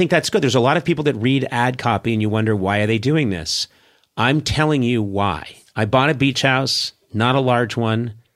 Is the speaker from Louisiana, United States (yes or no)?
no; Newton, Massachusetts, United States; I'm from Newton, Mass, and it's all good.